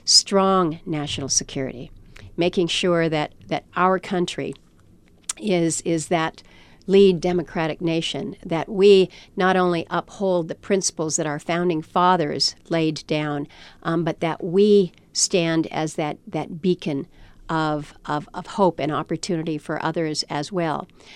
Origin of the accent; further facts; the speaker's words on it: Alaska, United States; I'm born and raised in Alaska. I'm not going anywhere.